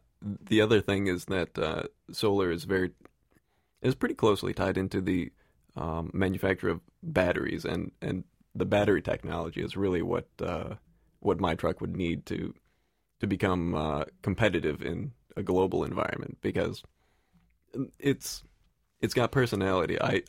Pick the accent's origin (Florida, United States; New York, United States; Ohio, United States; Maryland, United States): New York, United States; Binghamton; I was born and raised in Binghamton. I've got a lot of family around the area.